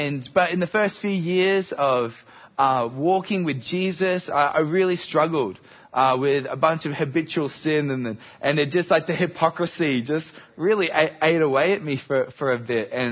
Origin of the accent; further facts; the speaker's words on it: Bendigo, Victoria, Australia; We just got married in November, and we're from Bendigo.